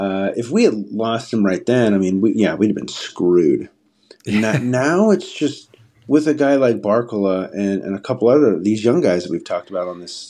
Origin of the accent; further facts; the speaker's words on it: Los Angeles, California, United States; And, you know, I'm from Los Angeles.